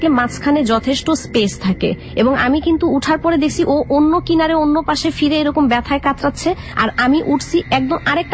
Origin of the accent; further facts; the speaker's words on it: Dhaka, Dhaka Division, Bangladesh; আমি মিরপুর 11 থেকে এসেছি।